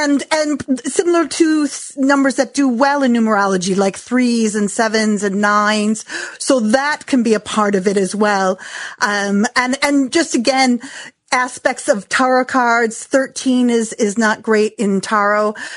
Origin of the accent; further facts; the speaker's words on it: Chicago, Illinois, United States; Now, I grew up in Chicago. I never saw a 13th floor growing up anywhere.